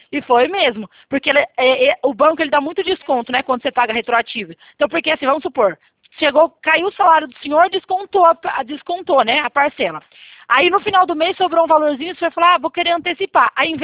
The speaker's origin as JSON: {"language": "Portuguese", "town": "Itatiba", "region": "São Paulo", "country": "Brazil", "said": "Eu sou aqui de Itatiba, interior de São Paulo."}